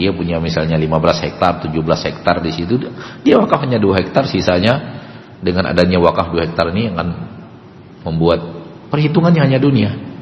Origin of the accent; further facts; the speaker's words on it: Sumatra, Indonesia; dalam bahasa kita orang Sumatera, kali-kalinya hanya dunia